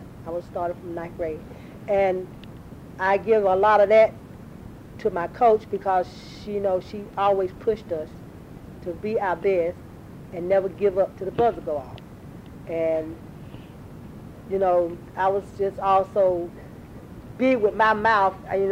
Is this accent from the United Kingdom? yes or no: no; Chapel Hill, North Carolina, United States; And I just had a great growing up childhood in Chapel Hill. I'm born and raised in Chapel Hill.